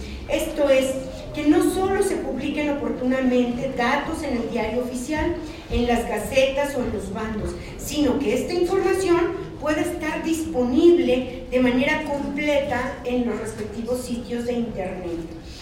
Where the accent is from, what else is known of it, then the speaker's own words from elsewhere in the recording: Tlaxcala, Mexico; podamos hacer también una presentación allá en mi tierra, en Tlaxcala